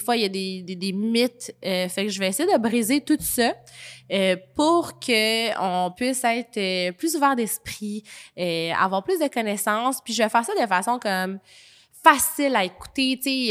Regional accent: Quebec City, Quebec, Canada; Moi, à ma naissance, je suis née à l'hôpital Jeffrey Hill à Québec. Donc, quand que je disais que je suis québécoise aussi, ben c'est parce que je suis née à Québec.

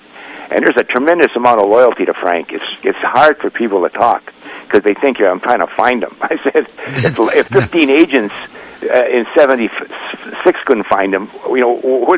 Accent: Thunder Bay, Ontario, Canada; I'm Canadian by birth.

